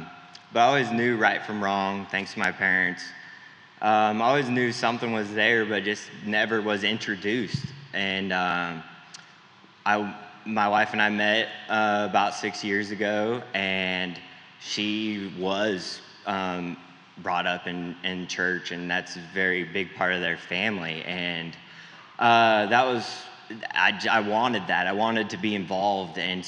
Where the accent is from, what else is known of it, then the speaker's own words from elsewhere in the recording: Anderson, California, United States; I'm from Northern California, a little town called Anderson, about 2 hours north of Sacramento. Grew up in a racing family.